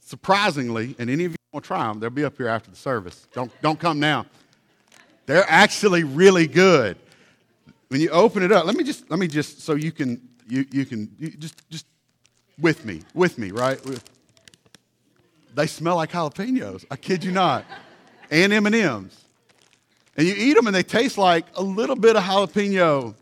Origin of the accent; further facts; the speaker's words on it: Hurley, United States; We grew up in Hurley. We started driving at the age of 12, I think, you know.